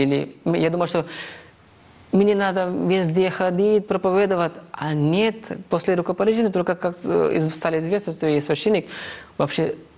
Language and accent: Russian; Maharashtra, India; first language Marathi; Russian is a second language; В моем штате на марате, на языке марате. Это мой родной язык.